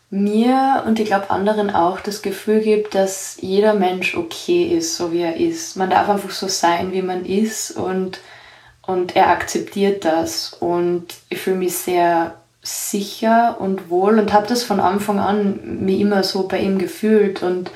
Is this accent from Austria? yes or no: yes; Austria; ich bin aus Österreich